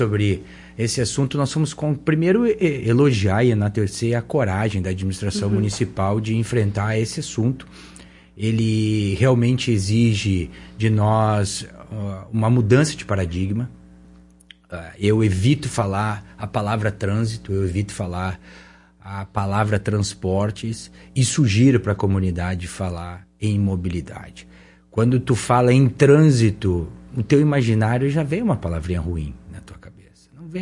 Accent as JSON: {"language": "Portuguese", "town": "Caxias do Sul", "region": "Rio Grande do Sul", "country": "Brazil", "said": "Eu sou de Caxias do Sul"}